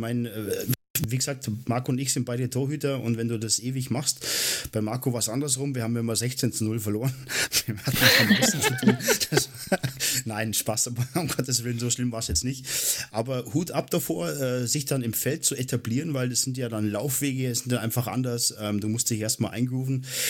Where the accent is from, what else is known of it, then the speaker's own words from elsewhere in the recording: Bavaria, Germany; also ich bin ja selbst aus dem Süden Deutschlands, aus Bayern